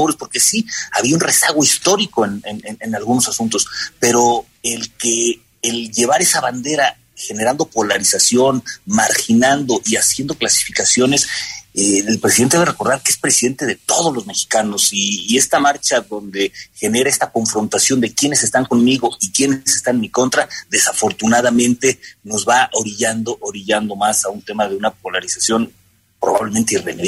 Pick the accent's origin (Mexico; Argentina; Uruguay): Mexico; Creo que todos como mexicanos estaríamos de acuerdo